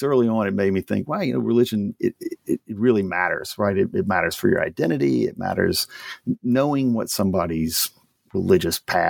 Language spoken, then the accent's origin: English; Louisiana, United States; but I'm not from Ohio. And as I was sort of thinking about this, the kind of slightly weird background that I had, may explain, at least my interest in the book. So I grew up in Louisiana. Family's all from there.